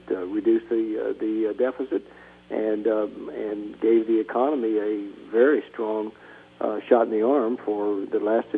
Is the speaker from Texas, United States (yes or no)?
yes; Texas, United States; I'm Republican from Texas